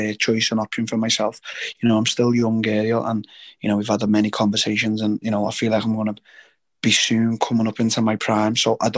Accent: England, United Kingdom; So, you know, I'm rooting for Leon, obviously, as an English guy.

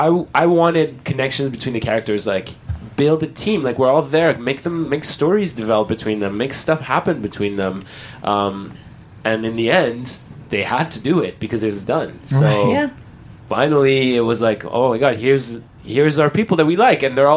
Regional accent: Canada; first language French; By the way, we're both French Canadian.

